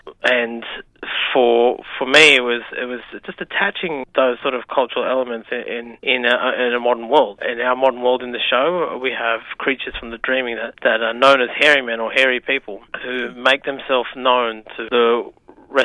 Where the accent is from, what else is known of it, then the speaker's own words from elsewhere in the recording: New South Wales, Australia; Gamilaroi people, which is sort of northwest New South Wales, and I grew up outside of my country. I grew up in the Blue Mountains, about an hour out of Sydney or 2 hours out of Sydney.